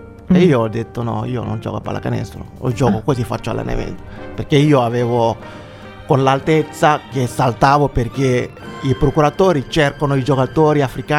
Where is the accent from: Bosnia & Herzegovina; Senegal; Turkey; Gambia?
Senegal; Dakar; sono un ragazzo senegalese che vengo dal Senegal